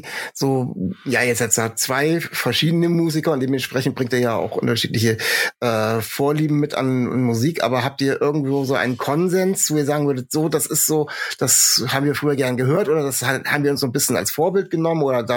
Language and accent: German; Hesse, Germany; ich bin in Nordhessen aufgewachsen und meine Eltern und Großeltern haben also mindestens untereinander noch komplett nordhessisch gesprochen.